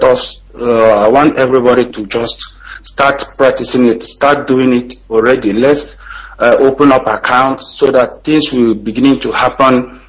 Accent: Anambra, Nigeria; now in Bangkok, Thailand; I'm from Orifte, Anambra State, Biafra land. I'm calling from Bangkok.

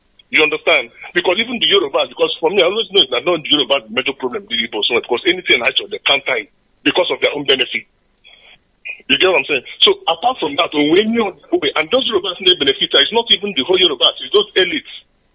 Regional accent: Switzerland; English is a second language; I'm from Switzerland, okay?

